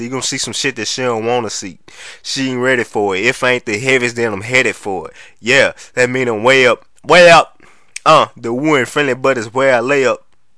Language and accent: English; California, United States; I swear to God, I'm from California and I ain't been past the Louisiana state line.